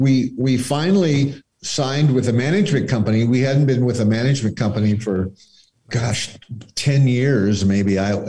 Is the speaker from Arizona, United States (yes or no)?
yes; Scottsdale, Arizona, United States; moved away; Right? Yeah, yeah. Okay. I grew up in Scottsdale.